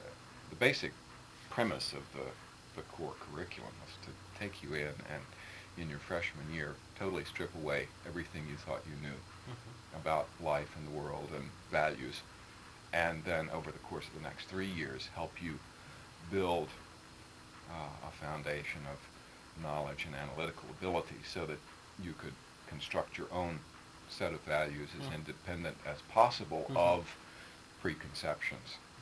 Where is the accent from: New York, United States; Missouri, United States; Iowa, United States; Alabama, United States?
Missouri, United States; Well, I'm from Missouri.